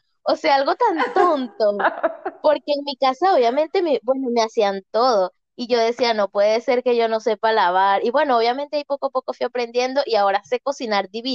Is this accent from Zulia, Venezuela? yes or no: no; Barquisimeto, Lara, Venezuela; moved away as an adult; also born or lived in Caracas; now in Chile; Yo nací en Barquisimeto y bueno, obviamente viví 21 años en Barquisimeto. Y luego de ahí fue que me mudé a Caracas y bueno, luego 4 años después me vine a Chile.